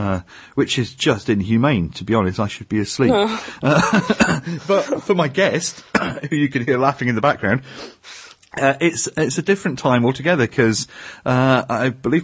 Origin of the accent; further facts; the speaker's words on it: United Kingdom; See, I'm British, that's what we do.